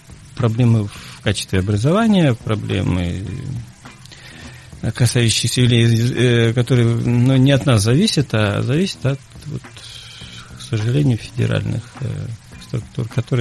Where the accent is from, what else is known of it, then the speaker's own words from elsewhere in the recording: Mordovia, Russia; now in Krasnoyarsk, Russia; я получил не здесь, в Красноярске, а получил у себя на родине, это в Мордовии.